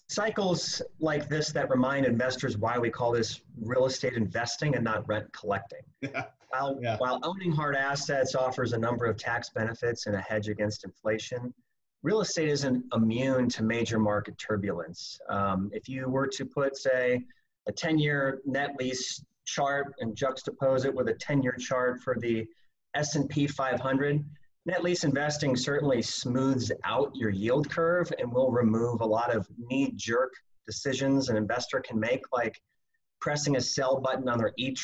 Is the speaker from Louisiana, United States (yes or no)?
no; Omaha, Nebraska, United States; moved away as an adult; now in Phoenix, United States; So I'm originally from Omaha, Nebraska. Came down here to Phoenix about 18 years ago.